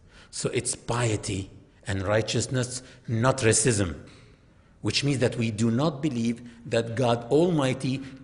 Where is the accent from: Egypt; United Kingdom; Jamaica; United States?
Egypt; English is a second language; I am originally from Egypt, and in my country there are 7 million Christian Egyptians, and all of them are worshiping Allah.